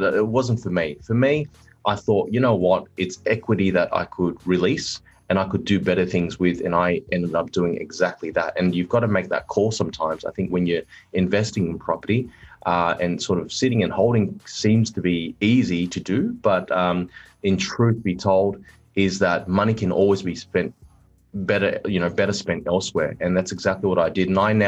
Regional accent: Cecil Hills, New South Wales, Australia; I grew up out west in Cecil Hills. That's where I ended up living with mum and dad for the latter part of my life being with them. I grew up in Cecil Hills, which is sort of surrounded by Badgerys Creek, Austral

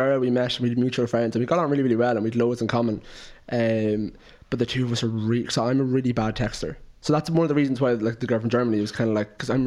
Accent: Clara, Offaly, Ireland; I'm from Clara in the middle of Offaly

